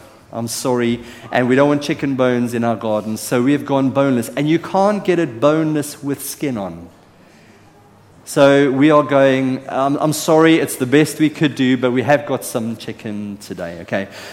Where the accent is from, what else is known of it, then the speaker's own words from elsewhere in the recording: South Africa; am I allowed as a South African to make a joke about the Brits and the barbecue?